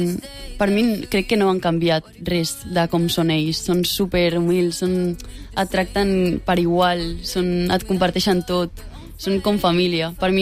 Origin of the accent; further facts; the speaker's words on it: Castelldefels, Catalonia, Spain; also born or lived in Ethiopia; De Catalunya, de Castelldefels.